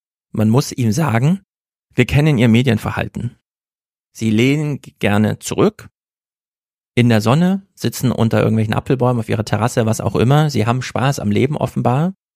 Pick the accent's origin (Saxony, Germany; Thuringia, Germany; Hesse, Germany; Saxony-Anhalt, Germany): Thuringia, Germany; Ich bin Thüringer.